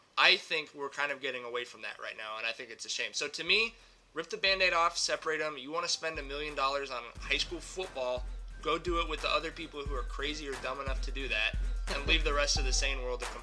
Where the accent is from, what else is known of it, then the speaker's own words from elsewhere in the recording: Long Beach, California, United States; Tyler and I grew up in Long Beach.